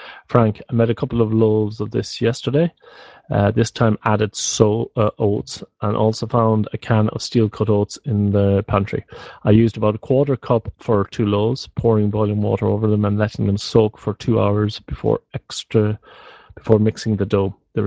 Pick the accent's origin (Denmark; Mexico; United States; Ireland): Ireland; now in Netherlands; For those of you wondering, new, I'm Irish and I live in the Netherlands. That explains the accent and that sort of thing.